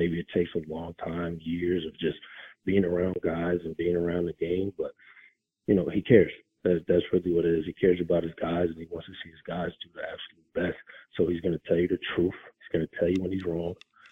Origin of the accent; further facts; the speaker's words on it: New York, United States; I'm a kid from New York who really was a basketball player